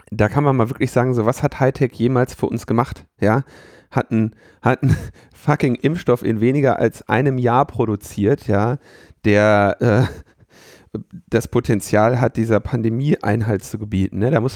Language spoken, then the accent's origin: German; Switzerland; Bei uns in der Schweiz gibt es ein zentrales Bundesamt für Informationstechnik